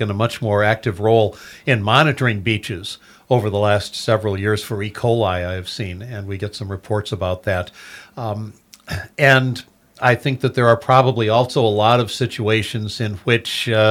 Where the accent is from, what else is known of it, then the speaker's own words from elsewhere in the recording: Michigan, United States; Yeah, I grew up in Southwest Michigan in the building business. I spent some time in real estate down there.